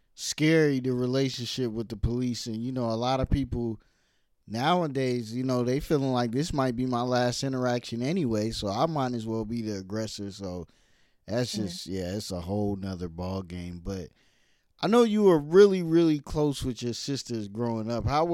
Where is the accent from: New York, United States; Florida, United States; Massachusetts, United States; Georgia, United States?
New York, United States; New York City; But that's just growing up in New York City.